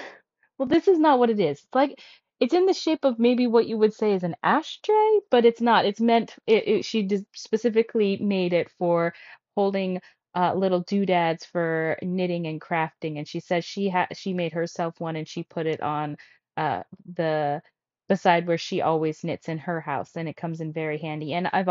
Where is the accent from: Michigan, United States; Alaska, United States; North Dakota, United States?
Alaska, United States; am a knitter, crafter, mental health therapist, mental health advocate, new mama, and adventurer in my home state of Alaska.